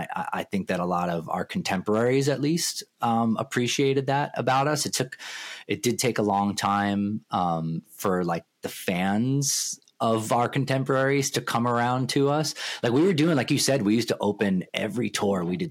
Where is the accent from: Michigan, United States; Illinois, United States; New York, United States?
New York, United States; Little Neck; I grew up in Little Neck.